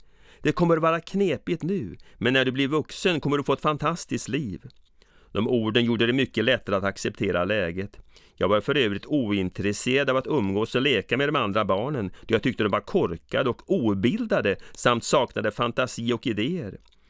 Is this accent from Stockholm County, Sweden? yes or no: yes; Stockholm, Stockholm County, Sweden; born there; Jag föddes 1957 på Södermalm i Stockholm där jag bodde mina första 4 år på Åsögatan.